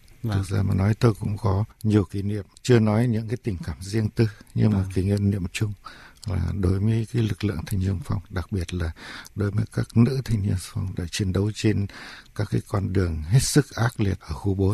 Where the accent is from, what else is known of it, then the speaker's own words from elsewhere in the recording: Thanh Hoa, Vietnam; bản thân tôi cũng là người Thanh Hóa